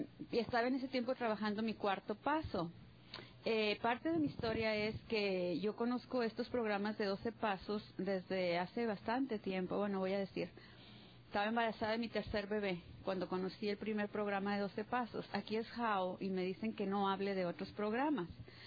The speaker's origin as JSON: {"language": "Spanish", "region": "Chihuahua", "country": "Mexico", "moved": "yes", "lives_now": "Armor, United States", "said": "comedora compulsiva. Ahorita vivo en el norte de Alabama, en un pueblito que se llama Armor, y soy de Chihuahua, México."}